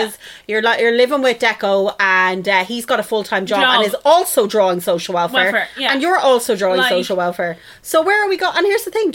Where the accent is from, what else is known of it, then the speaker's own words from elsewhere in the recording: England, United Kingdom; I remember growing up in England. I remember being exactly like this in England.